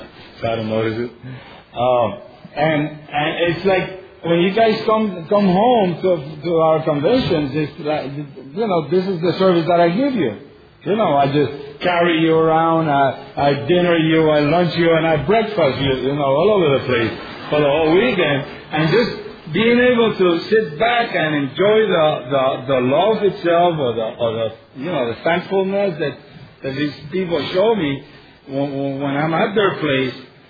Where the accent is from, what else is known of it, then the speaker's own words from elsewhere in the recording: Puerto Rico; I'm an addict from Puerto Rico.